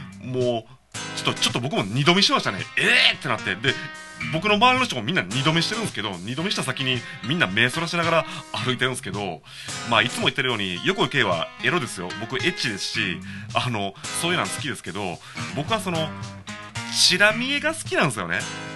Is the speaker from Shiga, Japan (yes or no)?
yes; Shiga, Japan; で僕滋賀県出身なんで、伊勢やなしに伊賀うどんは食べたことあるんですよ。